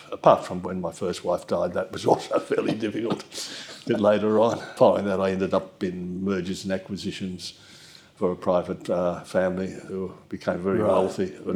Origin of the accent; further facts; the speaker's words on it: Sydney, New South Wales, Australia; Born and bred in Sydney, graduated, product of Sydney Boys High, Commonwealth Scholarship to Uni of New South Wales, did commerce.